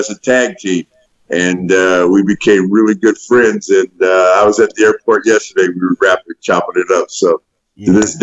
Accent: Bay Area, California, United States; See, I went to high school in like 75 to 79, and I'm from the Bay Area.

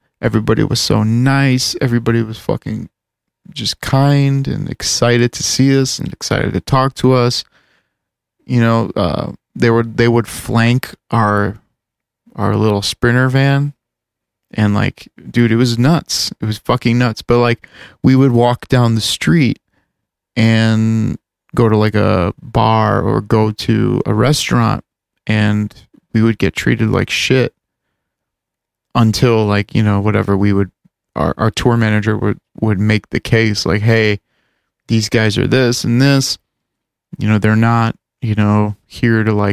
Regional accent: Chicago, Illinois, United States; bitch, I'm from Chicago. Like, do you know where fucking McDonald's came from?

